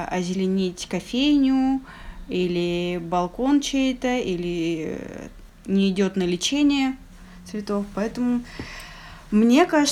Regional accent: Sochi, Krasnodar Krai, Russia; also born or lived in Saint Petersburg; Всем привет … я действительно приехала из Сочи, жила в Санкт-Петербурге 7 лет. И вот недавно, 2 месяца назад, я переехала в Сочи.

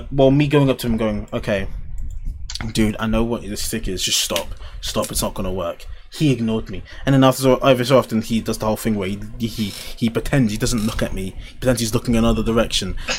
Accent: United Kingdom; Because I'm British, right?

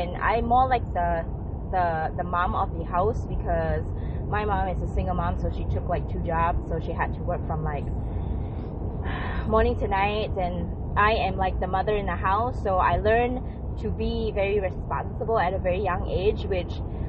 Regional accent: Singapore; I came from Singapore, and I wouldn't say it. We're definitely not from the middle class family.

